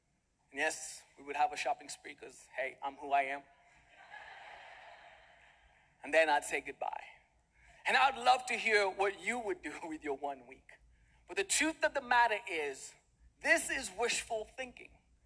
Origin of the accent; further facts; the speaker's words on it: Kenya; I was born and raised in Kenya. And in my upbringing, there's a lot of things that I lacked. We were brought up in a very humble home.